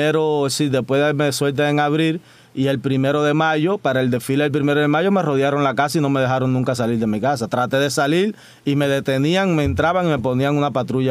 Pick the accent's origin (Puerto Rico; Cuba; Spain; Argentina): Cuba